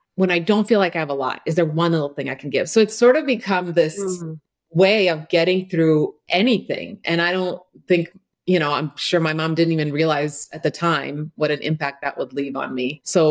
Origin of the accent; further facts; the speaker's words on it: Croatia; I was born and raised in Croatia, and we didn't have a lot of money when I was real young.